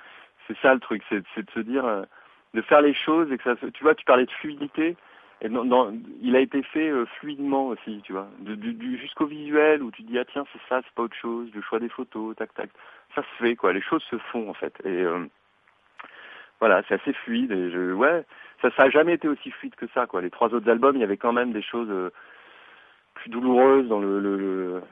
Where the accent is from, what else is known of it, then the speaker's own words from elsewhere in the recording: Lyon, Auvergne-Rhône-Alpes, France; nous, on est de Lyon tous les deux, on habite dans le même quartier